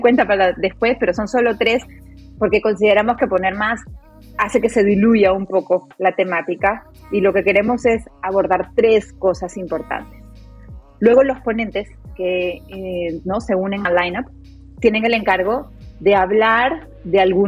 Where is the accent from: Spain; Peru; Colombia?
Peru; En general, lo digo como peruana